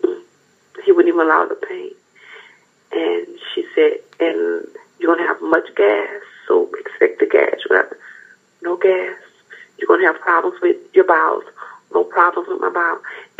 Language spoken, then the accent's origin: English; Louisiana, United States; Like I said, I'm from Bachelor, you know, small town, you know, country town.